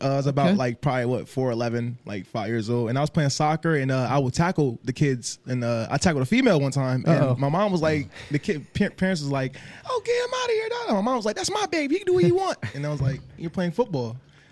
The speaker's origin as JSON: {"language": "English", "town": "Bristol", "region": "New Jersey", "country": "United States", "said": "I'm from Bristol, New Jersey, which is the south side of Jersey."}